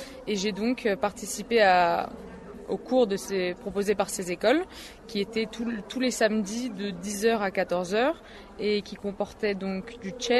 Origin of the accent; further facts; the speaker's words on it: France; also born or lived in Czechia; je ne dis jamais français ou tchèque, je dis souvent je suis française et tchèque